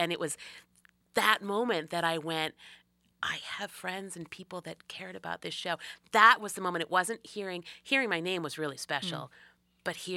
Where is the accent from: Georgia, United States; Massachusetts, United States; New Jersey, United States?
Massachusetts, United States; moved away as an adult; also born or lived in California; I grew up in Massachusetts, but I moved out to the Southern California area when I went to college in California and then lived in the Palm Desert area for quite some time.